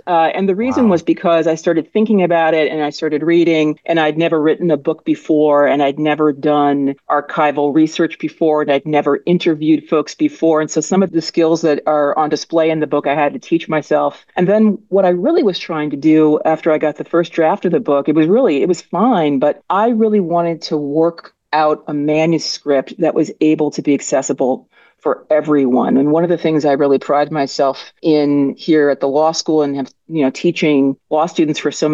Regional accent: Detroit, Michigan, United States; I grew up in Palmer Woods, right close to the 8 mile line, just over the border from Ferndale. I grew up going to the state fair when the state fair used to be across Woodward Avenue. That's where I lived for the majority of my life till I went to college.

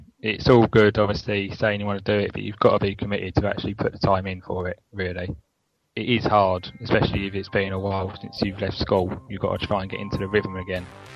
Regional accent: South East England, United Kingdom; I'm from Jernham in Kent.

